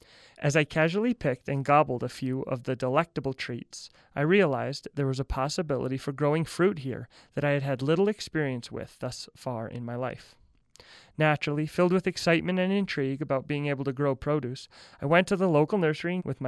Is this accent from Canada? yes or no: no; Laramie, Wyoming, United States; I was raised in Laramie, Wyoming, which boasts many qualities making it a pleasant place to live. It's got a safe hometown feel, cool summers